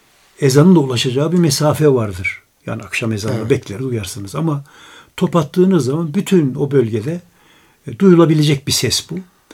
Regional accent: Kalecik, Ankara, Turkey; born there; 3-4 yaşındayken muhtemelen ben bir bahçe evinde Kalecik'te doğmuşum.

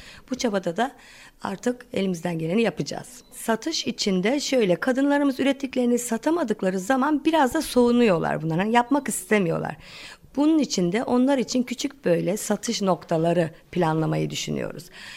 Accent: Ayancık, Sinop, Turkey; Ayancıklıyım.

